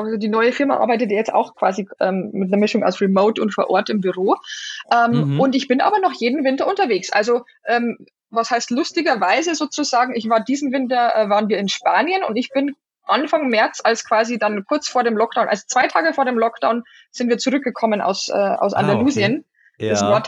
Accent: Bavaria, Germany; moved away as an adult; now in Berlin, Germany; vor 7 Jahren bin ich ganz frisch nach Berlin gezogen. Und wie du hören kannst, ich komme nicht ursprünglich aus Berlin, ja, sondern bin aus der Nähe von Passau, aus Bayern. Und meine Familie lebt dort.

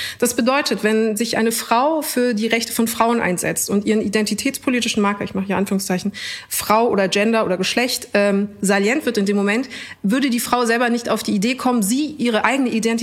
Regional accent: Munich, Bavaria, Germany; Und dann sage ich, aus München.

